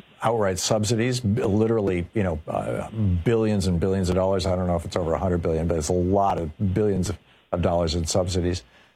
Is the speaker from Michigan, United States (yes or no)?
yes; Michigan, United States; I grew up in Michigan. We studied tariffs when I was in elementary school